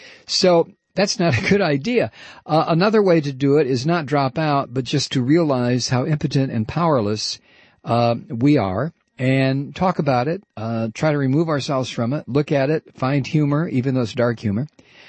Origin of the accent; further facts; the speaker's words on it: Toledo, Ohio, United States; I'm from Toledo.